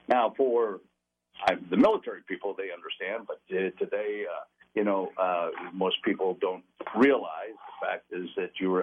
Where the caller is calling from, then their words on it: Pittsburgh, Pennsylvania, United States; I'm calling from Pittsburgh.